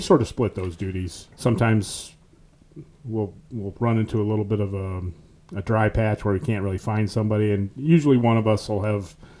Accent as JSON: {"language": "English", "town": "Clyde", "region": "Ohio", "country": "United States", "tie": "born or raised there", "said": "I was born and raised in Clyde, Ohio, and have spent most of my career in Ohio."}